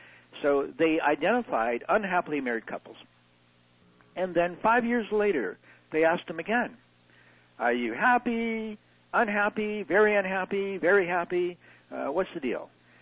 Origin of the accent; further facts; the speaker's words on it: California, United States; because I'm from California and my boys are skateboarders.